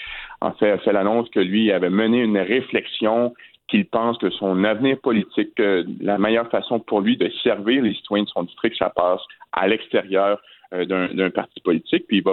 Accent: Terrebonne, Quebec, Canada; now in Sherbrooke, Canada; j'ai grandi à Terrebonne, sur la rive nord de Montréal. C'est une ville, quand même, une des dix grandes villes du Québec, mais qui est de plus petite taille que Sherbrooke.

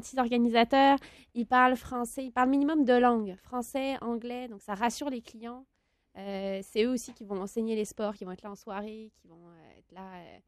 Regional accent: France; Pour vrai, je suis française, là, je te le dis

